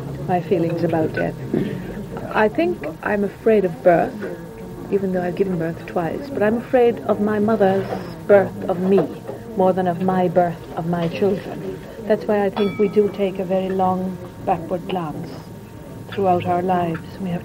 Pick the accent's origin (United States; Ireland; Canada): Ireland; As it was, I was brought up in Ireland